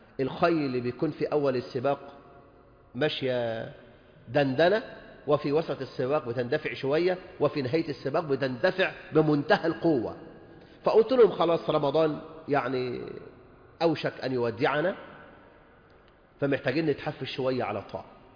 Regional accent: Egypt; اللهم احفظ بلدنا مصر وسائر بلاد المسلمين

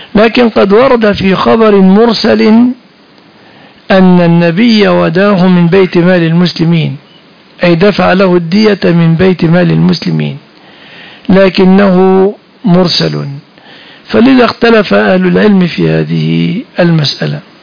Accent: Egypt; بلادنا مصر

